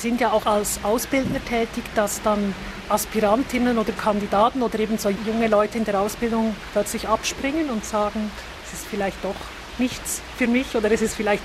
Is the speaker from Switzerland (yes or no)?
yes; Zurich, Switzerland; Man hat ja als Zürcherin an einem Wochenende